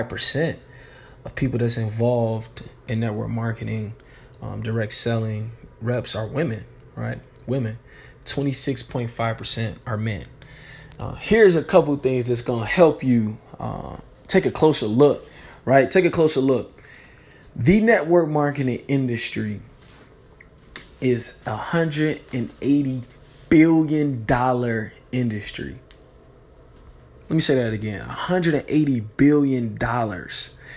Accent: United States; I'm from the States, U.S., United States.

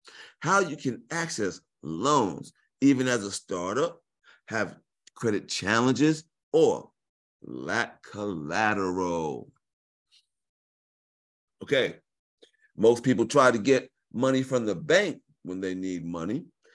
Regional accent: New York, United States; born there; I was born in New York. I went to Morehouse, studied accounting.

